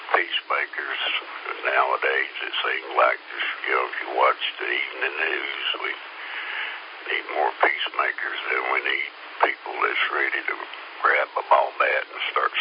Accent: Columbia, South Carolina, United States; And when I was growing up around Columbia, the urban sprawl, you know, totally unregulated

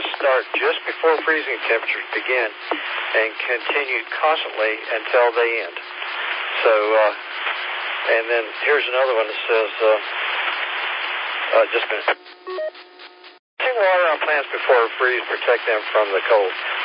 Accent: Missouri, United States; I'm from Missouri. You know what they say about that, the show me state.

